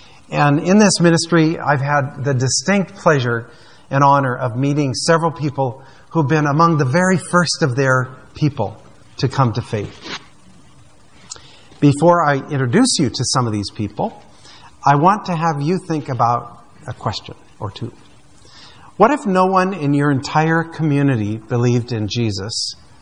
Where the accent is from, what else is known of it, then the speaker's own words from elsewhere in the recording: Saudi Arabia; I grew up in Saudi Arabia. So I have a very deep personal kind of alignment with Saudi Arabia.